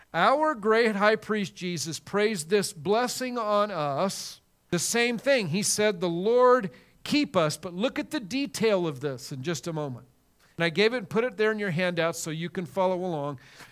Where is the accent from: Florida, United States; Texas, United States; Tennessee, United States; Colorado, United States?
Colorado, United States; I was raised in Colorado. I was a farm kid, grew up on a ranch.